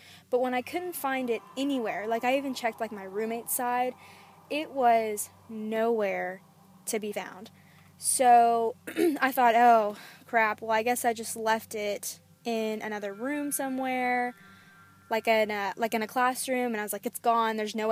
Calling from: Athens, Georgia, United States; I'm calling from Athens, Georgia.

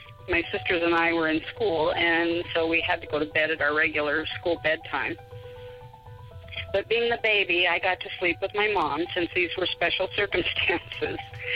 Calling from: Spokane, Washington, United States

